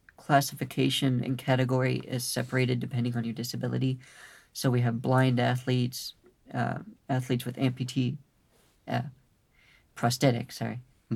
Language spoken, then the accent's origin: English; Fort Wayne, Indiana, United States; born there; now in Indianapolis, United States; I was born in Fort Wayne.